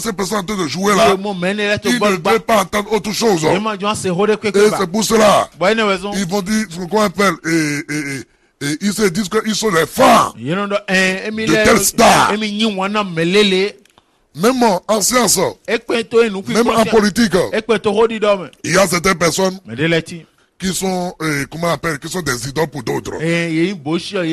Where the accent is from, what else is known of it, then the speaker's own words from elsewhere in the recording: Benin; Tout ce que nous avons en Afrique et que nous appelons divinité, et chez moi au Bénin